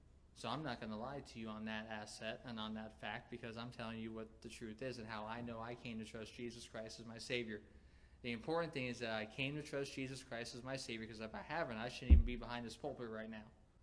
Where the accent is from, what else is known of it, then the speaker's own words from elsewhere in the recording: Florida, United States; I'm not from Massachusetts like Joe and Walter are, and they get snow over there in the wintertime to have all that practice, or from New Jersey. I didn't live up there. I lived down here in Florida, and I didn't learn how to ice skate till I was 16